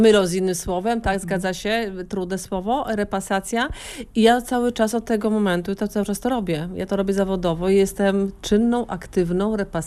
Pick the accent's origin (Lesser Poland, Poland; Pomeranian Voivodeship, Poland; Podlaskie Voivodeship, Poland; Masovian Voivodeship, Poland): Pomeranian Voivodeship, Poland; Ja się wychowałam na Wzgórzu.